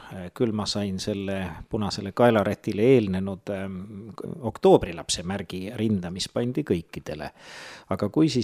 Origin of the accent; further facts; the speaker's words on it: Tallinn, Harju County, Estonia; Aga minu lapsepõlv möödus Mustamäel, et ma olen Brežnevi aja laps ja Tallinnas sütiste teel siis kasvanud, koolis käinud Tallinna 43. keskkoolis